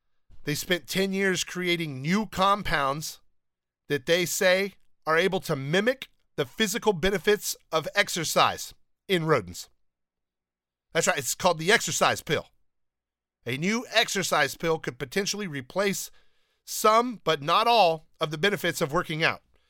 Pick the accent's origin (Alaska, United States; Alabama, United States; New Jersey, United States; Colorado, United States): Alabama, United States; I'm from the South. Don't knock it. Hey, South, don't get mad. Don't kick the podcast off. I'm from Alabama, great state of Alabama.